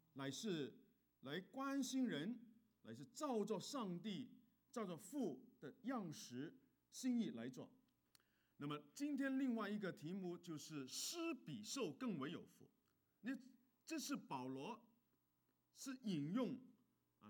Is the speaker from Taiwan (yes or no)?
no; Hong Kong; 我是从香港来的啊